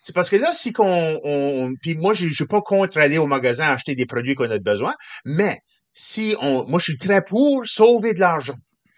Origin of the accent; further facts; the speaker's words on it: New Brunswick, Canada; accent: Kent County, New Brunswick; mon accent, vois-tu. Je prononce pas ça carotte comme qui serait d'ordinaire, je le prononce Carotte, c'est l'accent local de ma région du comté de Kent au Nouveau-Brunswick. Puis c'est ça fait que je représente mon peuple.